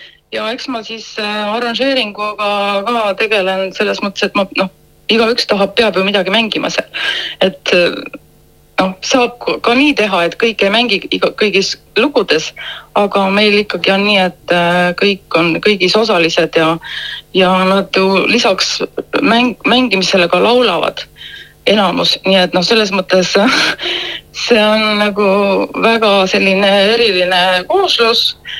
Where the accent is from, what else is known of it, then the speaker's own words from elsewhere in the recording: Kuusalu, Harju County, Estonia; me oleme siis pärit Harjumaalt Kuusalu vallast